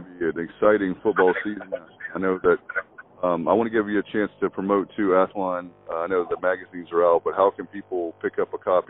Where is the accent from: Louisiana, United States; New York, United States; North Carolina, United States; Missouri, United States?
North Carolina, United States; Durham; but I grew up in Durham, so I know the ACC very well.